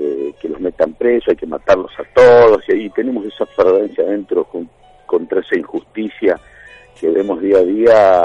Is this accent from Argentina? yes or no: yes; Argentina; nosotros estamos acá y los que estamos acá somos nosotros argentinos.